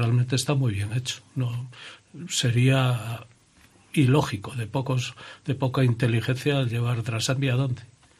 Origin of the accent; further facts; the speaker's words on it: León, Castile and León, Spain; León es mi ciudad, es mi pueblo, es mi provincia. O sea, yo no me planteo salirme de León.